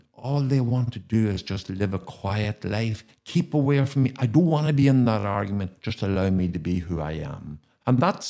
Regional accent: Ireland; I suppose it was for us a non-violent way of saying we are Irish, we're very proud to be Irish, and this is how we are going to demonstrate our Irishness, by playing our games.

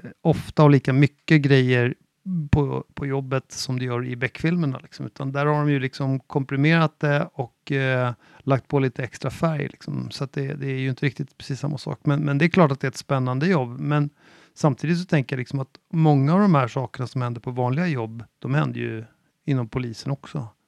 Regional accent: Åkersberga, Stockholm County, Sweden; born there; jag är 58 bast. Jag är född i Åkersberga från mina föräldrar.

